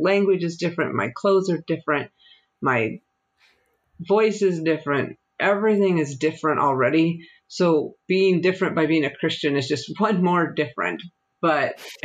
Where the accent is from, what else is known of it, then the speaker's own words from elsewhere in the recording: Colorado, United States; So if I go hang out with the homeless people in downtown Denver, my home state is Colorado